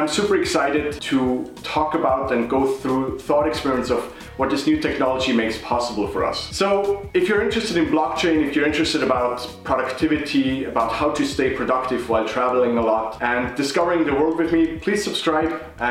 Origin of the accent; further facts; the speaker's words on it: Switzerland; moved away as an adult; now in United States; I was born and raised in Switzerland. After I had completed my bachelor's degree in electrical engineering, I first moved away from Switzerland to work in a startup in New York.